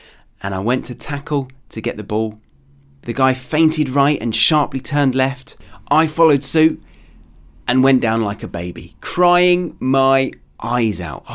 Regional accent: United Kingdom; now in Australia; I'm a Brit living abroad in Australia

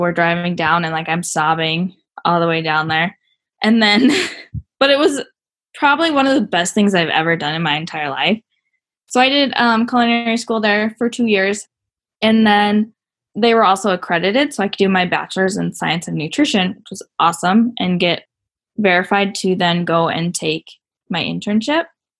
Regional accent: Montana, United States; now in North Dakota, United States; So I am from Montana. I'll always claim Montana's home. Currently, I'm living in North Dakota.

